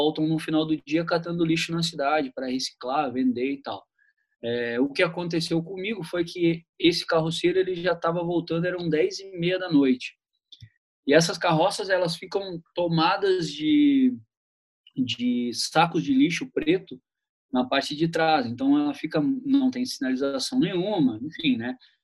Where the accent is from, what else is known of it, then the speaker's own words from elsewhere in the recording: Porto Alegre, Rio Grande do Sul, Brazil; na cidade de Porto Alegre, de onde eu sou natural.